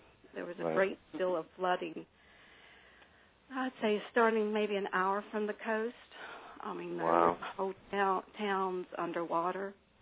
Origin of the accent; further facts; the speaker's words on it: West Virginia, United States; moved away as an adult; Well, I grew up in West Virginia, but I moved to this area in 1980.